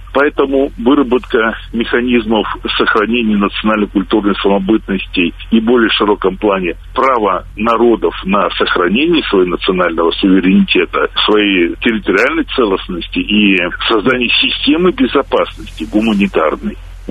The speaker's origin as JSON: {"language": "Russian", "country": "Russia", "said": "Я сам как русский, не знаю, азиат ли я, европеец ли я, южанин или северянин"}